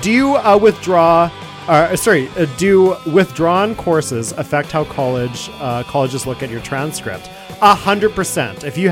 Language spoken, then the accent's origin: English; Canada; That is radical as a Canadian to say.